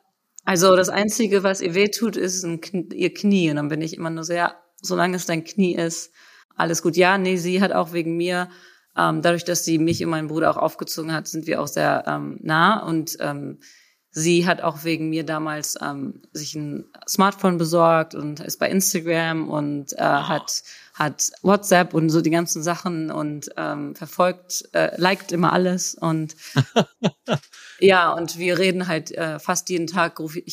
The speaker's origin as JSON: {"language": "German", "town": "Lüdenscheid", "region": "North Rhine-Westphalia", "country": "Germany", "said": "weil ich komme aus Lüdenscheid, das ist halt im Sauerland und nicht, das ist eine Stunde entfernt von Köln."}